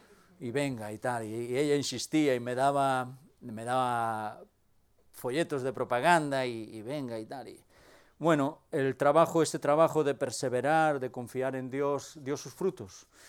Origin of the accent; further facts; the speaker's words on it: Muros, Galicia, Spain; yo soy de Muros